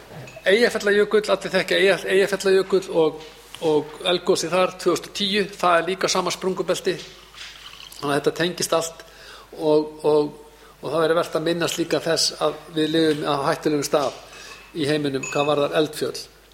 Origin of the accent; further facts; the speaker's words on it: Vestmannaeyjar, Southern Region, Iceland; born there; Ég er sjálfur fæddur í Vestmannaeyjum og var 3.5 árs upp á dag þegar gosið hófst